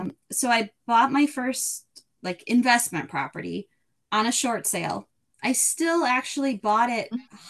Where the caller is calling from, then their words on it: Twin Cities, Minnesota, United States; I am coming from Twin Cities, Minnesota.